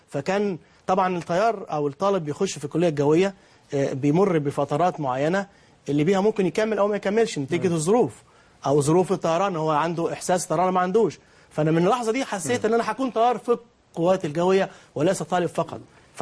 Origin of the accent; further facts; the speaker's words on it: Suez, Suez Governorate, Egypt; قلت له يا فندم انا من السويس والبحر ده عندنا بحر، فبالتالي البحريه بالنسبه لي هي امل